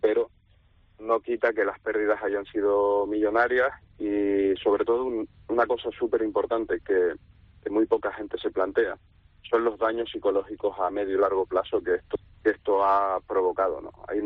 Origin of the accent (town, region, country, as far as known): Spain